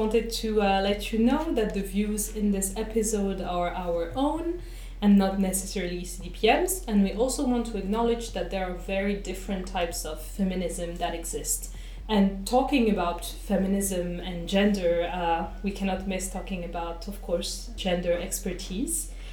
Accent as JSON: {"language": "English", "country": "France", "tie": "born or raised there", "second_language": "English", "said": "I was born and raised in France, but my parents are both Algerian immigrants."}